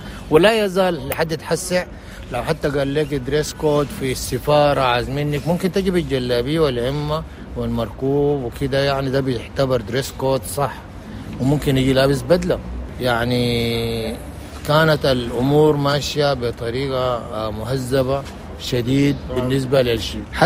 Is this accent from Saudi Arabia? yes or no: no; Khartoum, Sudan; من مواليد الخرطوم 1955. يعني عشت في الخرطوم أيام ما كانت شوية منضبطة ومنظمة أكثر من اليوم.